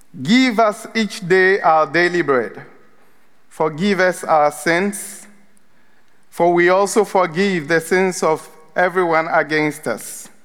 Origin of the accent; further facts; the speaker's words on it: Ghana; moved away; I am originally from Ghana. I moved here 12 years ago.